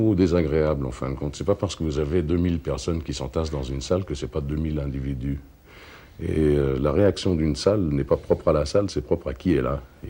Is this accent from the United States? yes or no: yes; United States; je suis américain à 100%, j'ai toujours chanté en anglais